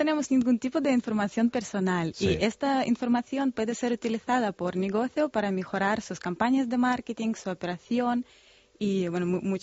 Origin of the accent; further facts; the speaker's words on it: Moscow, Russia; Spanish is a second language; now in Spain; Yo soy de Rusia.